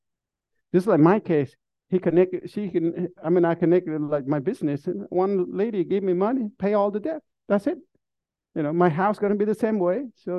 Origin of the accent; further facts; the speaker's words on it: Vietnam; English is a second language; now in United States; A lot of people say do that from when we come from Vietnam.